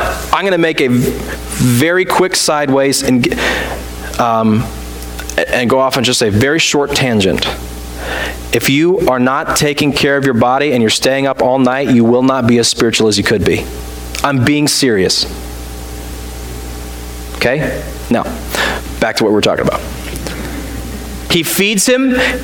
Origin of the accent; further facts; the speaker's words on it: the South, United States; I'm from the South.